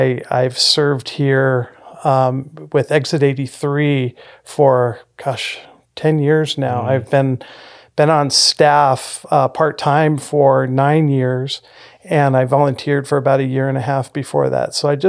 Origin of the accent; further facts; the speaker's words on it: Whittier, California, United States; now in Upland, United States; We live in Upland. We've been in Upland for 24 years now. We've been here for a while. I grew up in Whittier, grew up in a single mom home, at a Catholic church.